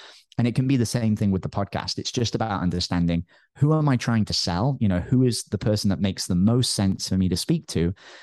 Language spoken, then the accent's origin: English; United Kingdom; now in Costa Rica; Luckily, I'm British, so I don't have to deal with the U.S. government, which makes things easier.